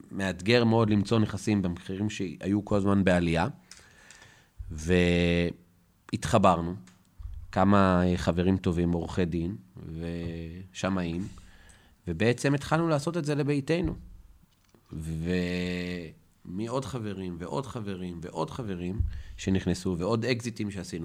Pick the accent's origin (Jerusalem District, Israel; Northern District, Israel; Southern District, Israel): Jerusalem District, Israel; Jerusalem; אני התחלתי בתור מתווך דירות בירושלים, אני ירושלמי.